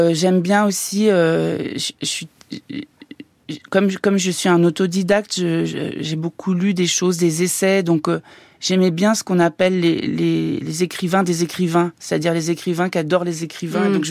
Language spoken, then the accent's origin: French; Nouvelle-Aquitaine, France; moved away as an adult; now in Paris, France; Je viens du Limousin et j'arrive au conservatoire, première année.